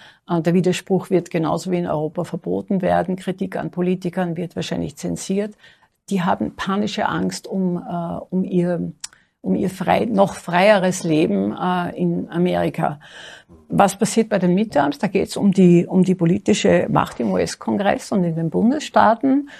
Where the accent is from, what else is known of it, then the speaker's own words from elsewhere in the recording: Austria; als bei uns in Österreich, im winzigen Österreich.